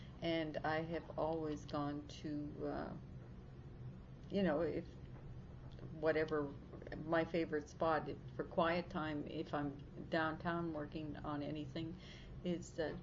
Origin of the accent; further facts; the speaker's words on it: Halifax, Nova Scotia, Canada; I grew up in Halifax. Your neighbors were Jewish, Roman Catholic.